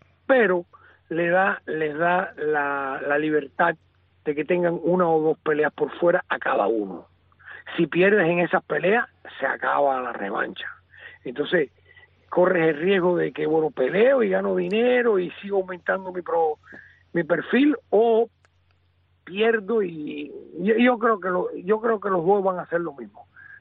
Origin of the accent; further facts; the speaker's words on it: Mexico; especialmente siendo mexicano